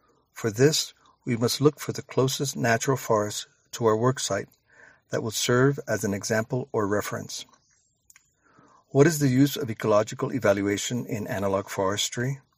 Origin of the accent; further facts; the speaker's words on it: Caguas, Puerto Rico; I am from Caguas, Puerto Rico